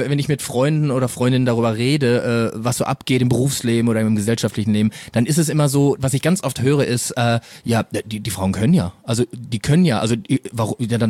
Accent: North Rhine-Westphalia, Germany; wir Leute aus dem Ruhrpott

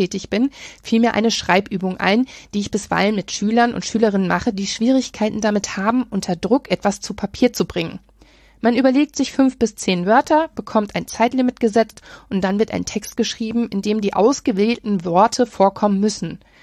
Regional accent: Hesse, Germany; Als Hessin habe ich wirklich, wirklich mein Bestes gegeben.

